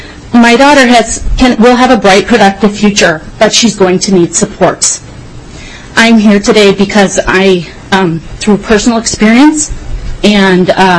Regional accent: Minnesota, United States; I'm here today as a Minnesotan and a mother.

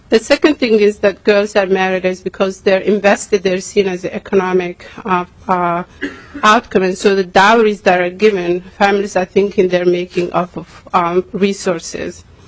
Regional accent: United States; I'm Somali American.

